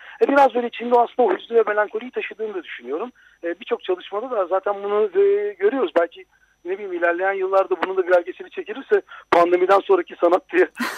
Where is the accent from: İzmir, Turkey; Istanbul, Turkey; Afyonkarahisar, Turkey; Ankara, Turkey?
Istanbul, Turkey; born there; Tabii İstanbul'da doğdum ve makine mühendisliği okudum.